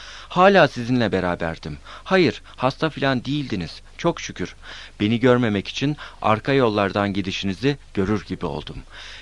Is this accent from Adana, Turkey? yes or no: no; Lüleburgaz, Kırklareli, Turkey; Biz Lüleburgazlıyız. Ben geldim birkaç defa İstanbul'a. Bu gelmemişti.